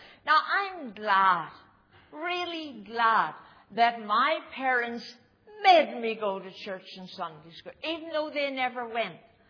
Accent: Lurgan, Northern Ireland, United Kingdom; Face as long as a Lurgan spade. That's where I was brought up and born in Lurgan.

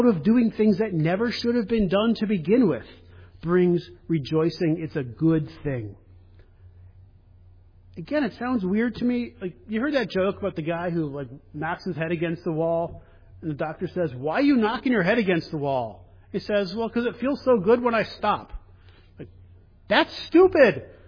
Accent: Cleveland, Ohio, United States; I'm from Cleveland. We pull defeat out of the jaws of victory.

